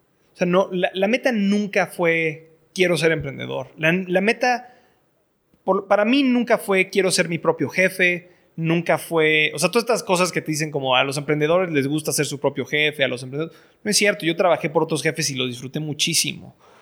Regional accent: Mexico; soy mexicano, estoy educado en el extranjero

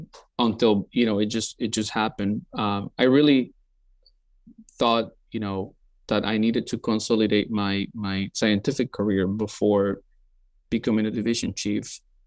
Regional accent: Cartagena, Bolívar, Colombia; So I'm from Colombia, not Colombia, the University of Colombia, the country, which has been mistaken a couple times, and the city is Cartagena.

